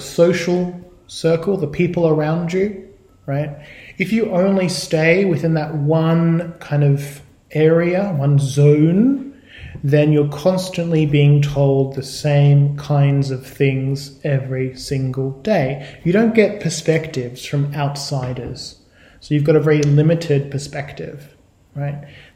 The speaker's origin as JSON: {"language": "English", "country": "Australia", "said": "Now, I'm from Australia"}